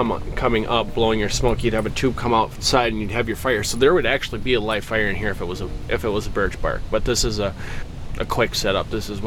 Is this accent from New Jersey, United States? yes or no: no; Coon Rapids, Minnesota, United States; I'm from Coon Rapids, Minnesota.